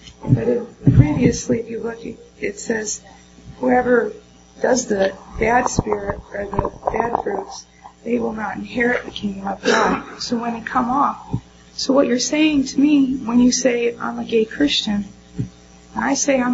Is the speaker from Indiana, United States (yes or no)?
yes; Indiana, United States; I grew up in Indiana, 75 miles away from Brian White, who died of AIDS.